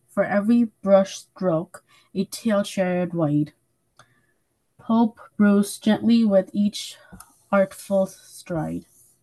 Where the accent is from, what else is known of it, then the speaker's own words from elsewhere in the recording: Hudson, New York, United States; I'm 11 years old, and I'm also from Hudson.